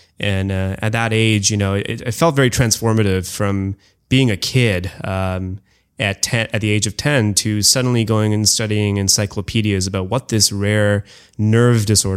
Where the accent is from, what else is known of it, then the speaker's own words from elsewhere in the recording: India; also born or lived in Canada / Calcutta / Delhi / Bombay; So most of my life, I grew up in India, mm-hmm. and I spent about ages 1 through 4 in Canada. I went back to India and kind of did sort of the baseball diamond of India in terms of growing up in Calcutta, Delhi, Bombay, and Bangalore.